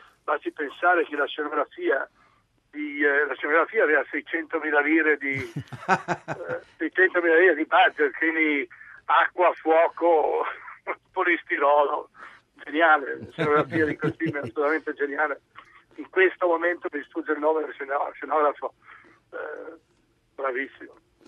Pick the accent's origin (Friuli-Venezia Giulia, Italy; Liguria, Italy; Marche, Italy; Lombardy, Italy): Friuli-Venezia Giulia, Italy; Ma intanto sono friulano, sono carnico e friulano